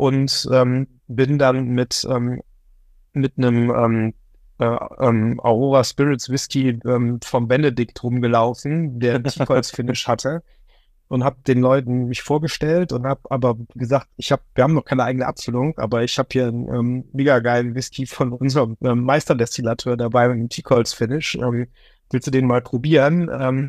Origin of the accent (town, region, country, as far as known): Remscheid, North Rhine-Westphalia, Germany